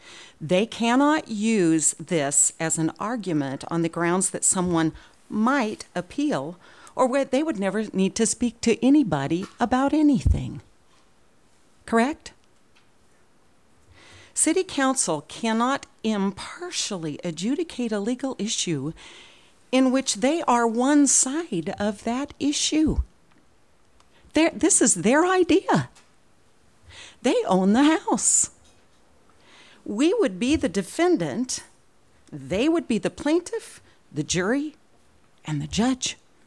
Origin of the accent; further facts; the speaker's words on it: United States; And to me, as an American, that's not the way it's supposed to work.